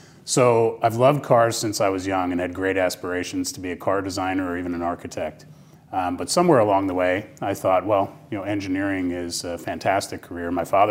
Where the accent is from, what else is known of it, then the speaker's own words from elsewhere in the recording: New Jersey, United States; at AT&T's headquarters in Basking Ridge, New Jersey, my home state.